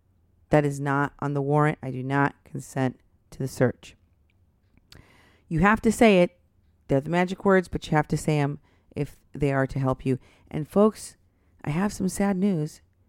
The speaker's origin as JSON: {"language": "English", "town": "Houston", "region": "Texas", "country": "United States", "tie": "born or raised there", "said": "I'm appalled that this is going on in my home state."}